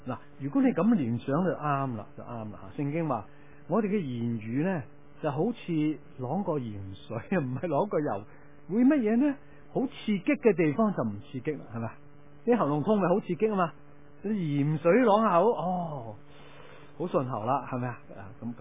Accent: Guangdong, China; 我们广东人就很少用盐来讲，

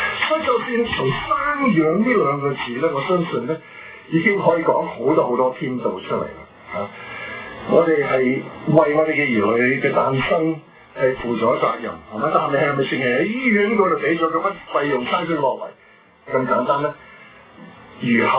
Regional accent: China

